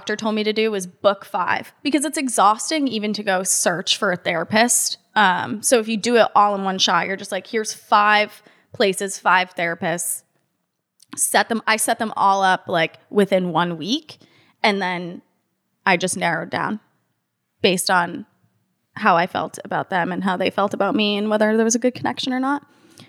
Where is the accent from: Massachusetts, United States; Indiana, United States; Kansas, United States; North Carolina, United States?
Massachusetts, United States; Boston; accent: American; So that's one thing I really miss about Boston. You think that the people are assholes, and we are.